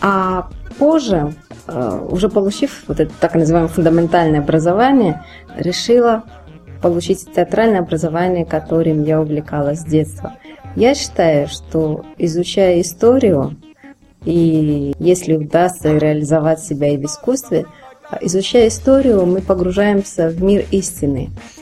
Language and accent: Russian; Athens, Attica, Greece; moved away as an adult; now in Moscow, Russia; Я родилась и выросла в Афинах. Но, закончив школу, приехала учиться в Москву. Это был 89-й год, поскольку у меня корни из России.